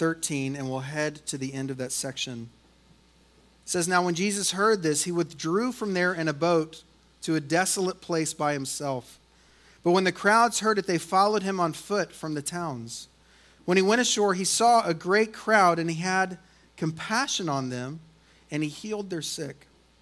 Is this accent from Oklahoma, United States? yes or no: yes; Tulsa, Oklahoma, United States; Now, man, I grew up in Tulsa, Oklahoma. And I know I always get judged for that in Texas for some reason.